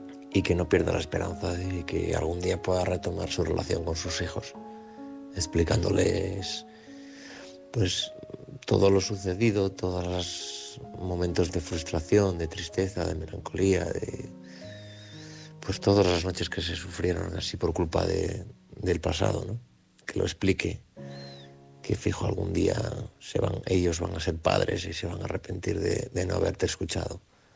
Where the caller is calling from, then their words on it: Oviedo, Asturias, Spain; de Oviedo.